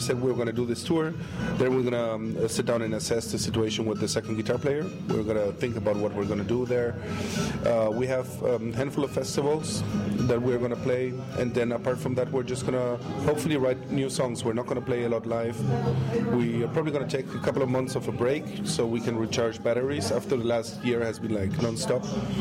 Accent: Colombia; now in Germany; when I was a kid, I was raised in South America. I grew up in Colombia, which is a very difficult place as well.

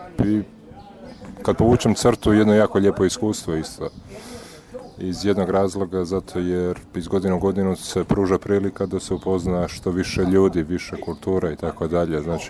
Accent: Pula, Istria County, Croatia; Ja sam prije par godina, pošto dolazim iz Pule

